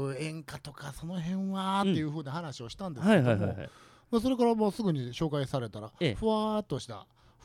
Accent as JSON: {"language": "Japanese", "country": "Brazil", "second_language": "Japanese", "lives_now": "Japan", "said": "ブラジルです。"}